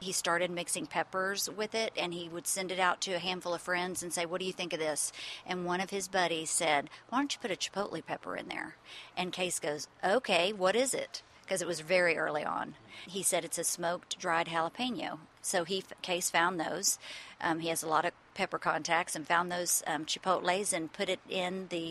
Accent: Houston, Texas, United States; No, I was born and raised in Houston. And Case and I met at Texas A&M.

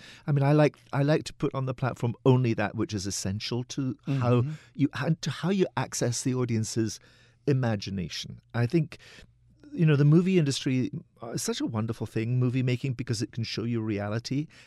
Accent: Scotland, United Kingdom; I come from the Highlands of Scotland. I was raised a Presbyterian.

